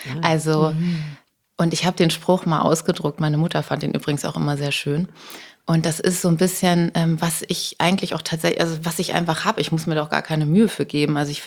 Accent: Buxtehude, Lower Saxony, Germany; Ich komme ja aus Buxtehude.

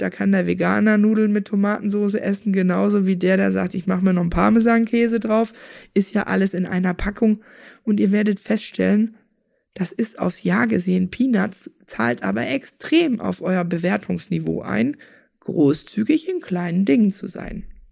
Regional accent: Bavaria, Germany; Bei uns in Bayern brauchst du natürlich ein gescheites Bierglas, du brauchst ein Weizenglas.

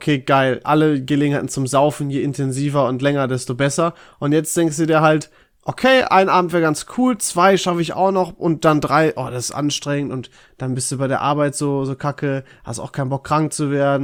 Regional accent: Dorsten, North Rhine-Westphalia, Germany; Aber ich war ja in Dorsten, in meiner Heimat.

